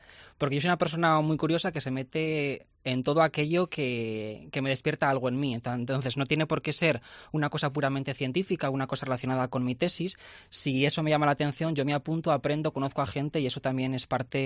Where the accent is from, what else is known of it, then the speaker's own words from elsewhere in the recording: Valladolid, Castile and León, Spain; dos justamente somos de aquí de Valladolid